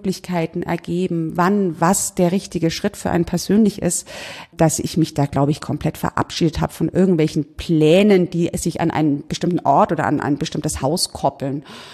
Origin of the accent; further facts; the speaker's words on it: Lauf an der Pegnitz, Bavaria, Germany; also born or lived in Nuremberg; Also ich bin in Nürnberg geboren, aber in Lauf groß geworden.